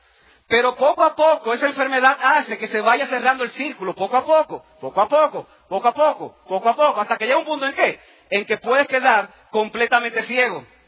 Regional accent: Dominican Republic; born there; Nací en República Dominicana. Y lo grande del caso es que mi abuelo era francés.

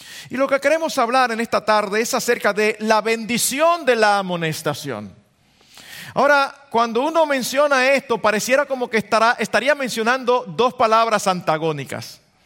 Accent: Dominican Republic; como los dominicanos decimos, un típico boche

